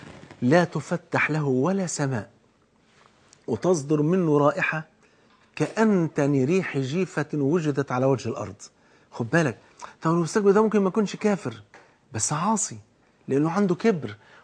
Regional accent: Egypt; عندنا في مصر ناس ايمانياتها بفضل الله سبحانه وتعالى في السماء

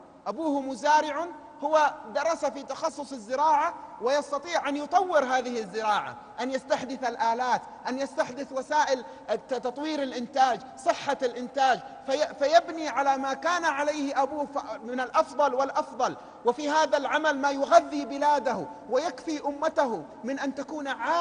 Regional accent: Yemen; عندنا في اليمن في جهات الشمال اليمن يقولون المزاينة

